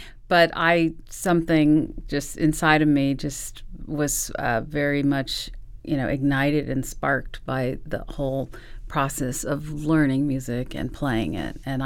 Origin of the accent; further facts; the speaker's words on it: El Paso, Texas, United States; also born or lived in California; I was born in California, but was raised in El Paso, Texas, right on the border of Texas and Mexico and New Mexico. And my family is from northern Mexico.